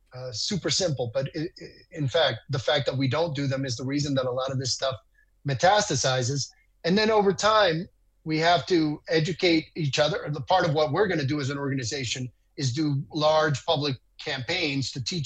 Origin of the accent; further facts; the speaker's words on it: Dominican Republic; now in United States; Because I'm from the Dominican Republic. I grew up under Joaquin Balaguer